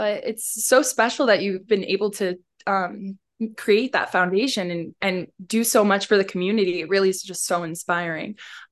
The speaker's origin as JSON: {"language": "English", "region": "New Jersey", "country": "United States", "said": "I'm a psychology major, and I'm also from New Jersey, as you know."}